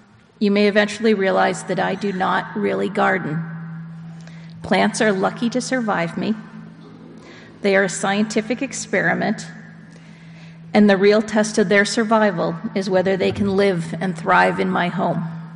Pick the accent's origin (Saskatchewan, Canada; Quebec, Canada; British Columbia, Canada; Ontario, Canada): Ontario, Canada; I grew up in Ontario, Canada, to clarify.